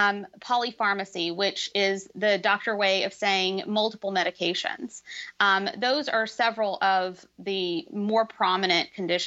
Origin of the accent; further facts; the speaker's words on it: India; In my culture, I'm East Indian, and in my culture, we respect and revere our elders.